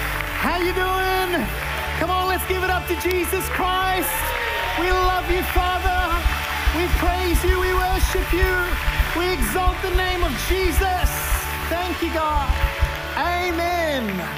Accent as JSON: {"language": "English", "country": "India", "said": "Now listen, I'm Indian, so I just want you to know we really believe in arranged marriages."}